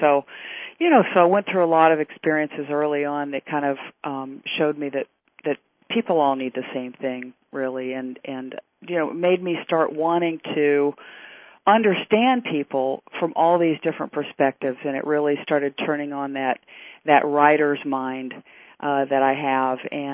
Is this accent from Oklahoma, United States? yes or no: yes; Norman, Oklahoma, United States; born there; also born or lived in Tulsa / Kansas City / Beaumont; Well, I was raised in, I was born in Norman, yeah, Oklahoma. And my dad was an attorney, so we moved to quite a few different places.